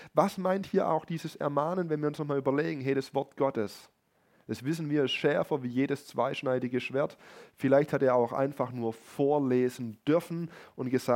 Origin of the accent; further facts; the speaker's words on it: Germany; Wir sind ja auch Deutsche. Wir sind es ja irgendwie auch gewohnt, wachsam und prüfend und kritisch zu bleiben.